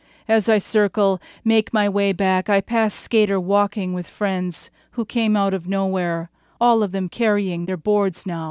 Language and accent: English; Esko, Minnesota, United States; I'm from Esko, Minnesota, and I'll be reading two poems today.